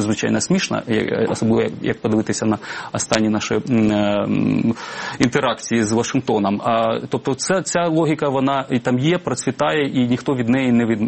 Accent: Donetsk, Donetsk Oblast, Ukraine; незважаючи на те, що я донеччанин, хотів би колись повернутися у вільний український Донбас, Донецький Донбас.

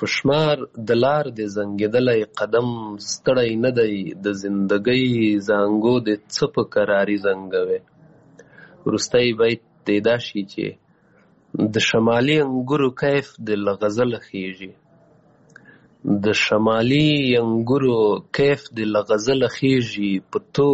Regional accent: Paktika, Afghanistan; also born or lived in Waziristan, Pakistan; زه پیدا شوی په وزیرستان کې یم بیا بیرته کډه شوی پکتیکا کې یم

